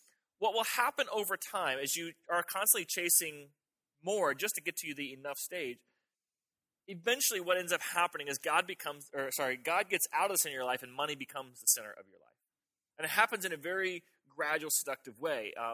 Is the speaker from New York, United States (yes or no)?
no; Florida, United States; I grew up in South Florida. We never experienced cold weather.